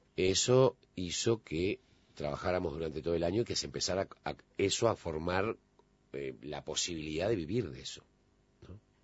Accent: Montevideo, Uruguay; Nací en Montevideo, sí. Sí. Nací y criado en Positos hasta ese momento.

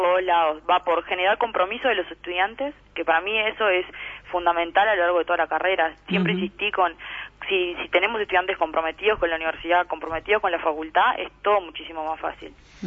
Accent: Montevideo, Uruguay; yo soy de Montevideo, para mí irme para allá fue algo, un cambio a nivel personal

